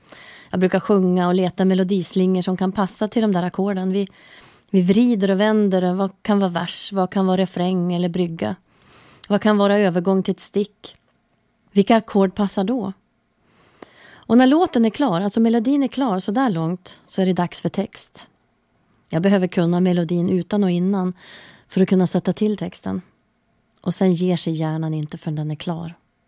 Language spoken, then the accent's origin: Swedish; Örnsköldsvik, Västernorrland County, Sweden; now in Stockholm, Sweden; Så när jag satte mig på tåget på väg tillbaka till Stockholm efter mitt besök hemma i Övik